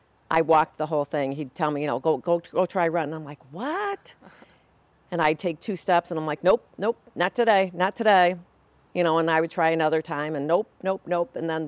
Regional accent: Fall River, Massachusetts, United States; born there; I was born in Fall River.

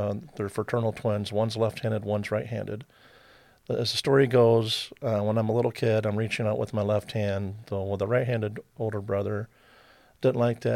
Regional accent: Detroit, Michigan, United States; born there; I'm not from Toledo originally. I'm a transplant from a couple different places. Born in Detroit, and a large family full of creative people with Southern roots. So I've been around a little bit. I call Northwest Ohio my home now.

